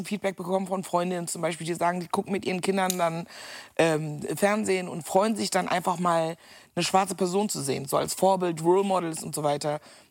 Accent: Meckenheim, North Rhine-Westphalia, Germany; im NRW in Meckenheim, da wo ich groß geworden bin

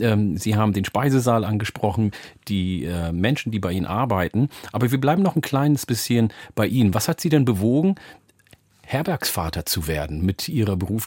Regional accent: Oldenburg, Lower Saxony, Germany; In meiner Heimat, in meiner alten Heimat wohnen Sie.

